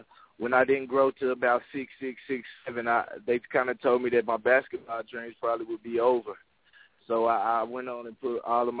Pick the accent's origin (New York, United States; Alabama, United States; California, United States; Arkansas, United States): Arkansas, United States; Warren; I'm from Arkansas. I'm from a small southeastern town called Warren, Arkansas.